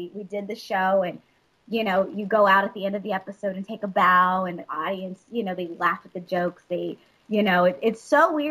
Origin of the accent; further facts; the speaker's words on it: Dallas, Texas, United States; also born or lived in Odessa, Texas; I grew up in, I was born in Odessa, Texas, and I grew up in Dallas, Texas.